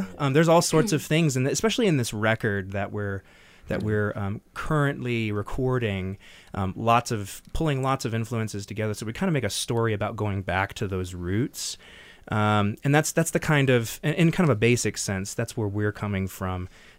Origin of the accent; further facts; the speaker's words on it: Texas, United States; and I come from Texas.